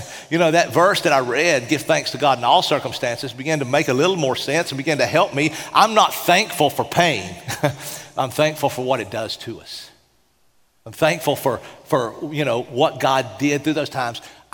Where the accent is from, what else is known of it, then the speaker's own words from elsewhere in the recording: Tennessee, United States; Now, I know you think I'm from New York because of my accent, but I'm really from the mountains of Appalachia.